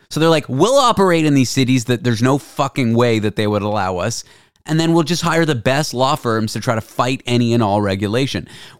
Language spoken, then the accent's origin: English; Toronto, Ontario, Canada; I grew up in Toronto